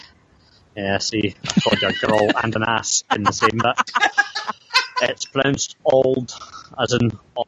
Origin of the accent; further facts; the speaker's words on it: Scotland, United Kingdom; accent: Scottish; Hope the girls haven't got too excited over here in my lovely Scottish accent.